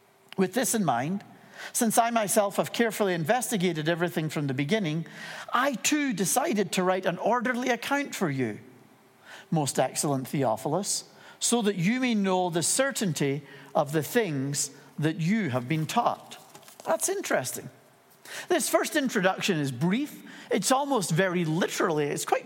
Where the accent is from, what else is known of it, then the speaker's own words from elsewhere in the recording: Dunfermline, Scotland, United Kingdom; also born or lived in Dundee; I was born in Dundee in Scotland. When we were 6 months old, I was 6 months old. We moved to another town called Dunfermline.